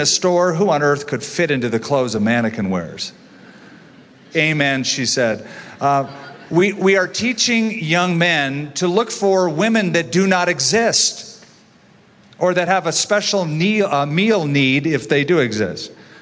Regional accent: California, United States; I'm a Californian. So the best you get when you come into a room to a Californian is like, hey, sup?

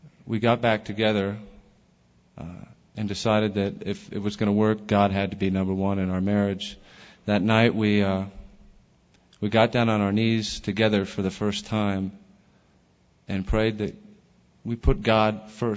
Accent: California, United States; growing up in California, it was going surfing in the morning and getting high before school

